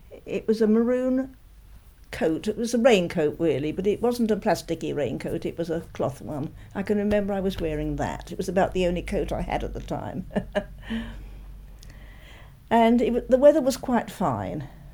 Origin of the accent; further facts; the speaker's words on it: Beckenham, London, United Kingdom; also born or lived in Croydon; I lived in Beckenham by then. I was born in Croydon, but we moved to Beckenham when I was a year old.